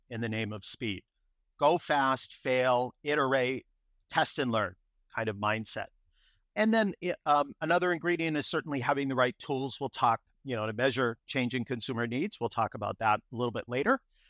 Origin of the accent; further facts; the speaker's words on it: Boston, Massachusetts, United States; accent: Boston; I grew up in Boston, so you'll hear my Boston accent come through, but I've been in California.